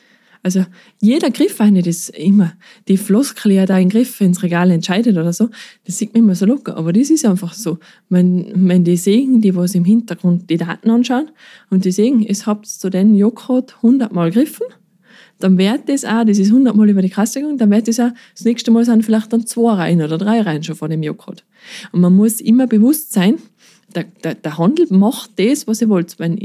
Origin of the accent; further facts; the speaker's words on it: Bavaria, Germany; Mir erdet das immer, weil ich sehe ja die ganze Kette, als Bayerin einerseits, dann in der Industrie später.